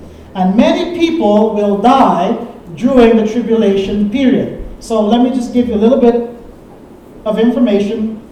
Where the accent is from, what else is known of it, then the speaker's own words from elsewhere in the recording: Guyana; I grew up in Guyana, and we have sheep and goats all the time.